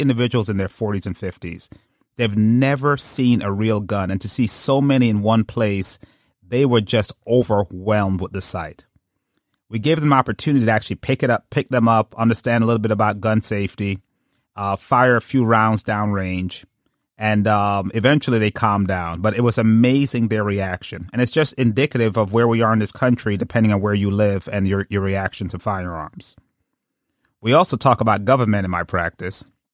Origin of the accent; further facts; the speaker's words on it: Brooklyn, New York, United States; But I grew up in Brooklyn, and my perspective on weapons is a little bit different